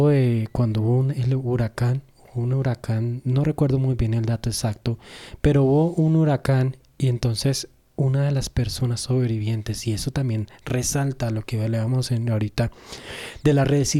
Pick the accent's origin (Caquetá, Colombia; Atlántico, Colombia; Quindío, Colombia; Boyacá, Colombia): Quindío, Colombia; Armenia; also born or lived in Bogotá; Yo nací en Bogotá, sin embargo, yo me crié en la zona cafetera de Armenia.